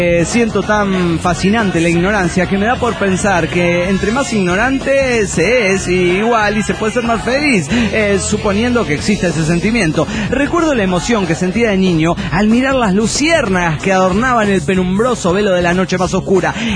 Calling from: Monterrey, Nuevo León, Mexico; Desde Nuevo León, México.

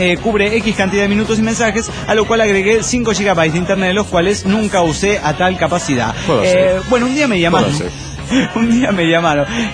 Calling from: Quito, Pichincha, Ecuador; de Quito, Ecuador.

